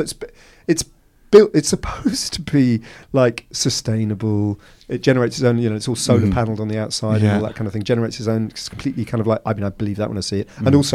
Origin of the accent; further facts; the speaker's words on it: Bedford, East of England, United Kingdom; because I grew up in Bedford